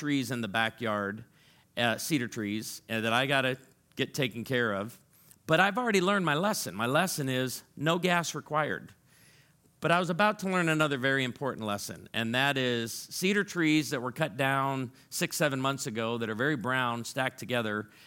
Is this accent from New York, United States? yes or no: no; Illinois, United States; And I'm from Illinois. I grew up in Illinois. We didn't have cedar trees